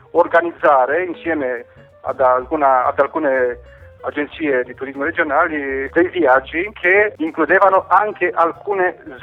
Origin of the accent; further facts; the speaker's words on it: Romania; vengo dalla Romania.